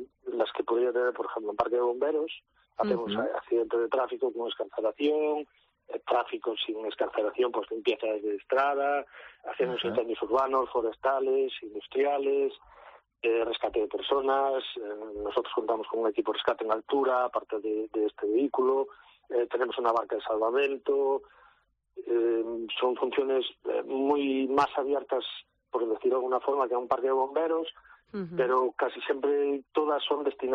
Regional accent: Brión, Galicia, Spain; No, hay gente que la mayoría somos de Brión.

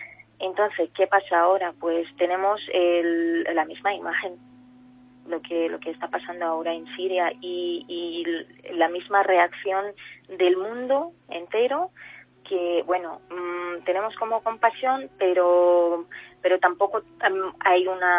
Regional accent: Armenia; Cuando me preguntan de dónde soy, digo de Armenia

